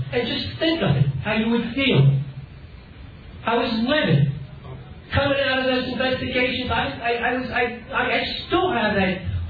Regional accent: Pennsylvania, United States; I'm from Philadelphia area.

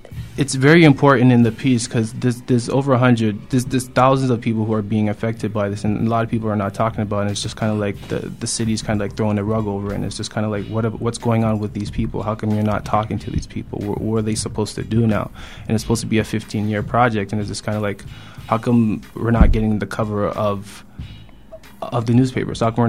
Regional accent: Toronto, Ontario, Canada; people think I'm from America, and it's just kind of like, is this a Brooklyn story? And I'm like, no, I'm from Toronto.

